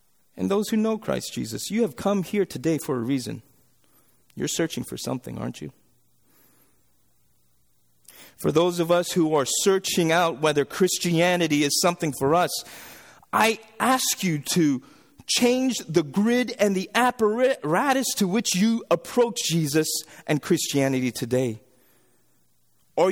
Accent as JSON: {"language": "English", "country": "Canada", "said": "He's Canadian and I'm Canadian."}